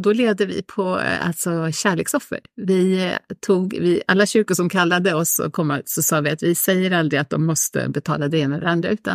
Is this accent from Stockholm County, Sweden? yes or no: yes; Sollentuna, Stockholm County, Sweden; Men jag är uppvuxen i Sollentuna, så att det var ju liksom min hemort.